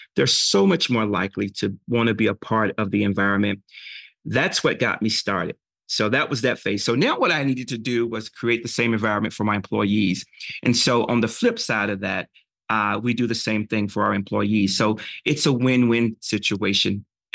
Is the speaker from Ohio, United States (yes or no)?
no; Hampton, Georgia, United States; accent: Southern; I'm from the South, and I guess if I keep talking, you'll be able to hear it. But Hampton, Georgia, so I grew up in this town.